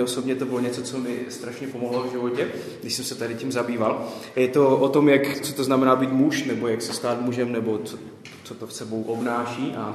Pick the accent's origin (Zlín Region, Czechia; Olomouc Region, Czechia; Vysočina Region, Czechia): Zlín Region, Czechia; Vsetín; ze Vsetína